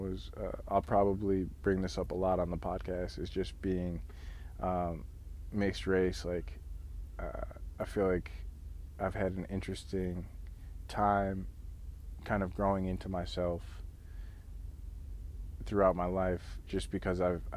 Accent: Pittsfield, Massachusetts, United States; also born or lived in Pasadena, California; I was born in Pasadena, California. I have an older brother, younger sister. I was raised in Pittsfield, Massachusetts, Berkshire County.

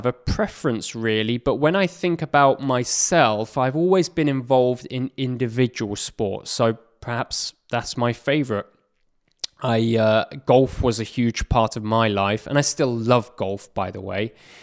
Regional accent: England, United Kingdom; Growing up in England, football is a huge thing that I watch and play.

